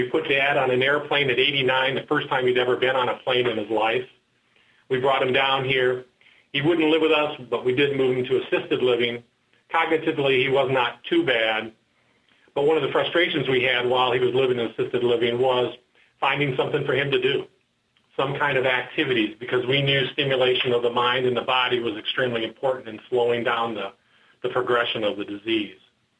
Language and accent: English; Detroit, Michigan, United States; now in Texas, United States; roots are not native Texas, so the snowstorms didn't impact me personally as much as it did everybody else, because I'm from Detroit.